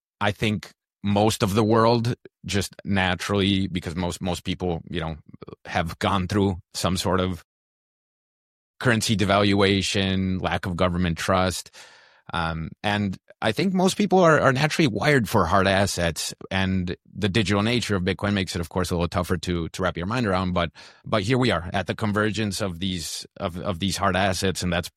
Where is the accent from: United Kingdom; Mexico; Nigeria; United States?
Mexico; I'm from Mexico, as you know, and it's probably true for most underdeveloped countries, that there's just natural affinities to these hard assets.